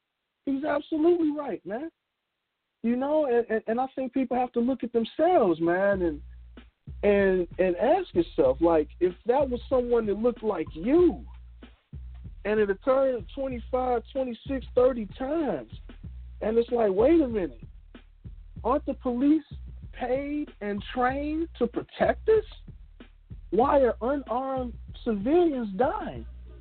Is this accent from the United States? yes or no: yes; Chicago, Illinois, United States; And she was watching the Bears, of course, because we're from Chicago. So Walter Payton.